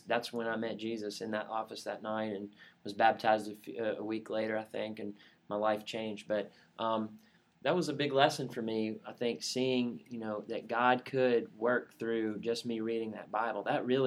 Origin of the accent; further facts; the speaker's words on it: Berea, Kentucky, United States; I grew up in Berea, Kentucky, small town